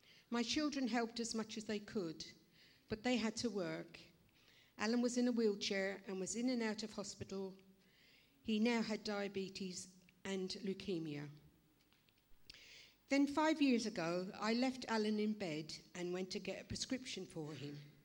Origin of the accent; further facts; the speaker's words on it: Dublin, Leinster, Ireland; I was born in Dublin and brought up in a Catholic family.